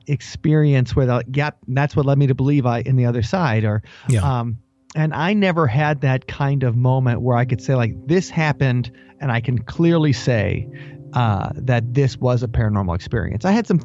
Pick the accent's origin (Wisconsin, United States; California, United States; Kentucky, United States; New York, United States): Wisconsin, United States; Milwaukee; And we grew up in the Milwaukee area, but you could pick up Chicago radio in Milwaukee because it's only 80 miles away.